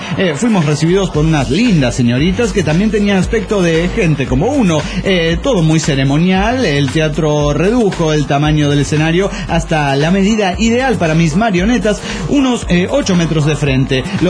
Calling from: Montreal, Quebec, Canada; desde Montreal, Canadian.

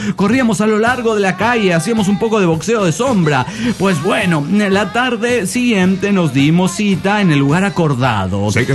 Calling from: Córdoba, Veracruz, Mexico; Desde aquí, Veracruz, querida nave, les mando un saludo desde mi cama.

